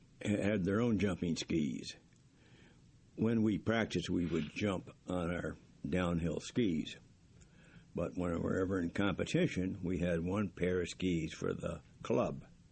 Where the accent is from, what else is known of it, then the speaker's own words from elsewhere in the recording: Pittsburgh, Pennsylvania, United States; also born or lived in Baltimore; No, actually I was born in Baltimore, Maryland, but came to Pittsburgh when I think was 2 years old.